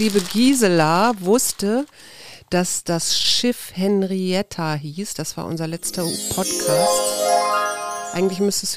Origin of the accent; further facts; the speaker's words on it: Kleinmachnow, Brandenburg, Germany; Ich Klein Machno.